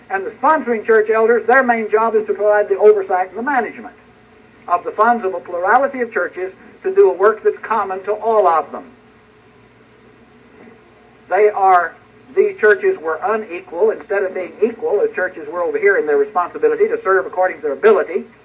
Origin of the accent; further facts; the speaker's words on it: Texas, United States; of the first congregations to do this was the Broadway Church of Christ in Lubbock, Texas, near my hometown.